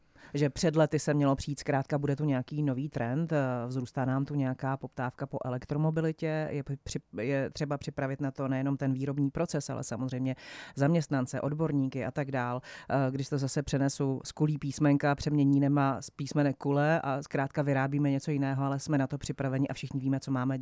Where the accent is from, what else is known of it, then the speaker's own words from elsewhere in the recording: Vrchlabí, Hradec Králové Region, Czechia; Já pocházím z Vrchlabí, kde má Škodovka jednu ze svých fabrik.